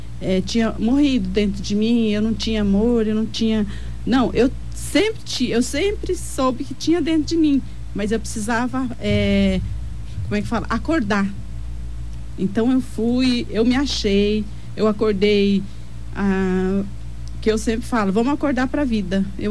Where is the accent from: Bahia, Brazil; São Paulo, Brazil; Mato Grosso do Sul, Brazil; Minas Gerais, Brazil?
Mato Grosso do Sul, Brazil; Dourados; Eu sou de Dourados, resido no Jardim Água Boa.